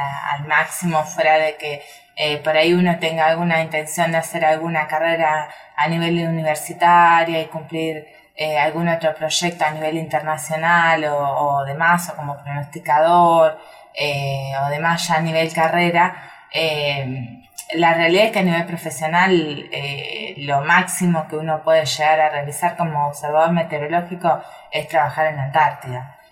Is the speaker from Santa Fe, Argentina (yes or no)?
no; Sierras Bayas, Buenos Aires, Argentina; Soy de Sierras Bayas, un pueblo muy chiquito de alrededor de entre 5.000 y 7.000 habitantes, que pertenece a la ciudad de Olavarría.